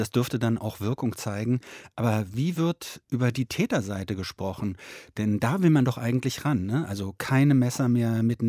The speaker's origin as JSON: {"language": "German", "region": "Berlin", "country": "Germany", "tie": "born or raised there", "said": "meine Jugend in Berlin"}